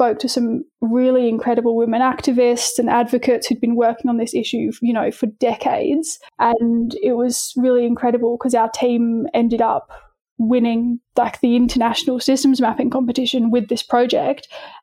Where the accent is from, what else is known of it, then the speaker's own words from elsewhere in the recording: Kiama, New South Wales, Australia; I grew up in a little town on the south coast of New South Wales. So I grew up in a town called Kiama.